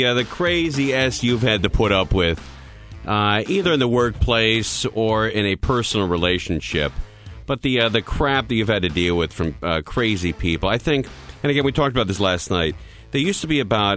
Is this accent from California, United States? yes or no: yes; California, United States; I grew up in the San Fernando Valley. It happened to be a fairly conservative place to grow up.